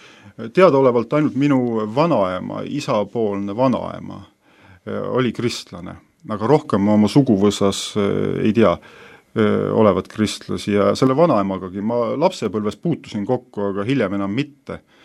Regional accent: Avispea, Lääne-Viru County, Estonia; Ma olen pärit sellisest väiksest külakesest, nagu Avispea küla, väike Maarja külje all, seal ma olen sündinud, kasvanud ja siia maani päris palju aega, eriti suvel veedan.

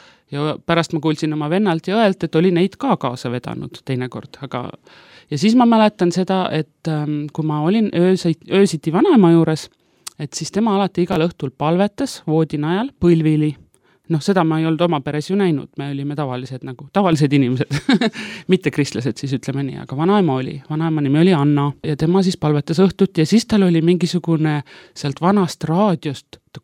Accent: Paide, Järva County, Estonia; born there; ma sündisin siis Paides aastal 1974.

